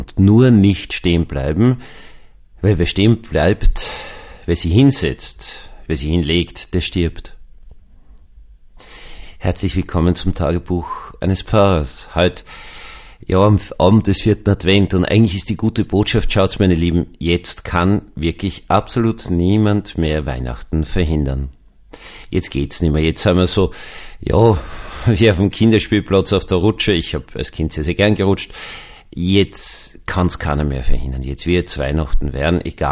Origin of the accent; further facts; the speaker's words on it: Vienna, Austria; Das werde ich nie können, bin Wiener.